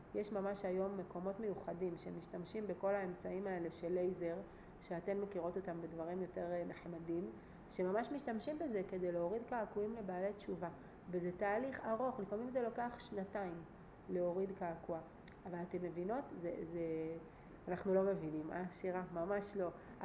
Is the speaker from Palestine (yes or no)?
yes; Hebron, West Bank, Palestine; הצטלמו איתנו אנשים כי אנחנו מחברון.